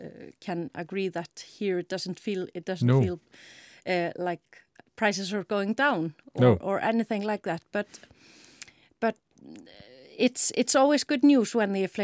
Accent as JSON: {"language": "English", "town": "Akranes", "region": "Western Region", "country": "Iceland", "tie": "born or raised there", "said": "Yeah, I've just been in my hometown seeing my family just over the weekend."}